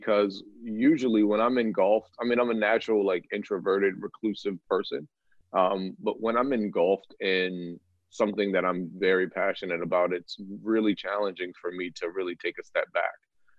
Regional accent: Baltimore, Maryland, United States; I'm from Baltimore, which is a city in the state of Maryland.

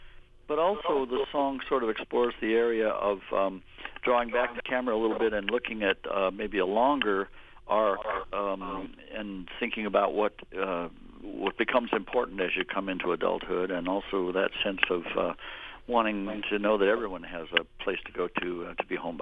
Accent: Whittier, California, United States; And where I grew up in near Los Angeles in a place called Whittier, California, we had quite a few hills.

